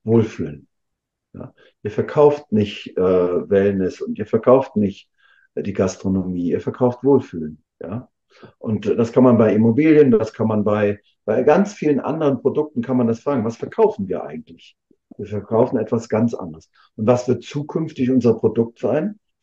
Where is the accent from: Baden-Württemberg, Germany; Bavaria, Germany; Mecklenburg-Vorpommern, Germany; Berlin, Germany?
Mecklenburg-Vorpommern, Germany; Rostock; wenn zum Beispiel die Stadtverwaltung hier in meiner Heimatstadt in Rostock ein Schild auf eine Wiese stellt